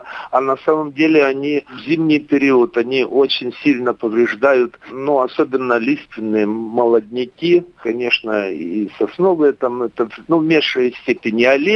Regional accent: Sinki, Grodno Region, Belarus; born there; moved away as an adult; Родился в деревне Синьки Берестовицкого района Гродненской области, Республики Белоруссия.

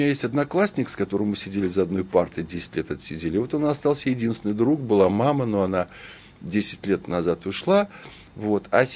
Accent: Vitebsk Region, Belarus; Это Брасловские озера. Брасловские озера – это ведущая курортная зона Белоруссии.

